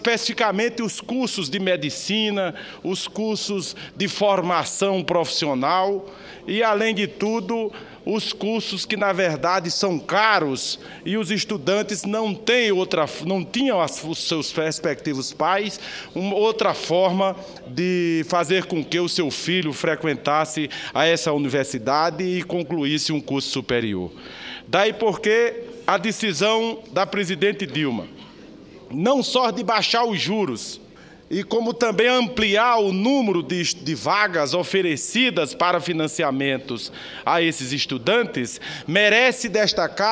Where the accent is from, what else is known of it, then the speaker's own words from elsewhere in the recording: Northeast Region, Brazil; nós especificamente que somos do Nordeste brasileiro, região carente